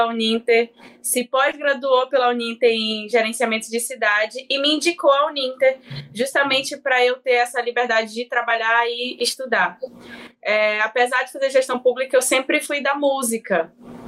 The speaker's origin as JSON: {"language": "Portuguese", "town": "Manaus", "region": "Amazonas", "country": "Brazil", "also_born_or_lived": "São Paulo", "said": "Eu sou de Manaus, porém já fiquei 3 anos morando em São Paulo. Voltei para Manaus agora."}